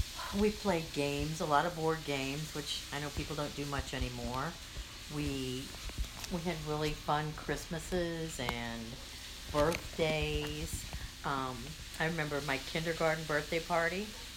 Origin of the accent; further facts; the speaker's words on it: Afton, Missouri, United States; Well, I grew up in Afton, which is a suburb of St. Louis. I went to school there all through high school.